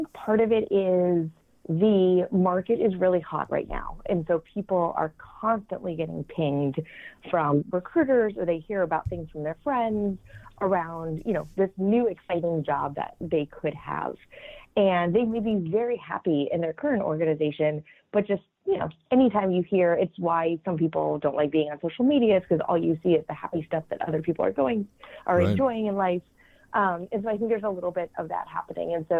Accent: New England, United States; now in New York City, United States; I currently live in New York City. We've been here for about 9 years, so I'm originally from New England. I have lived in various states across the country

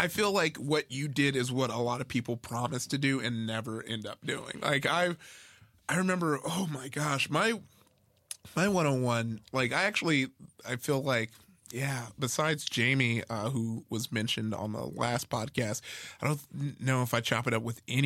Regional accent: Compton, California, United States; Yeah, same here. I grew up in Compton.

